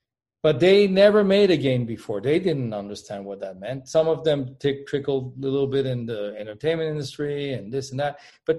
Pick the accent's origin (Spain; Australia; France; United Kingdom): France; Paris, Île-de-France; moved away as an adult; now in United States; Well, I started at the University of Michigan when I moved there from Paris, France, where I was growing up.